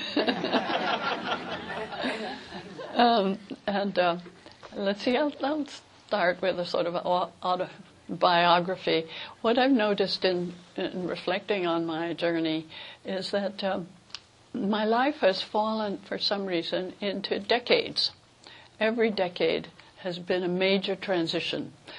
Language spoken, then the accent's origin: English; New York City, New York, United States; born there; also born or lived in Chile / California; The first decade of my life, I was born in New York, actually, but my parents were living in Chile. My mother went to New York because she'd had difficulty with my sister's birth.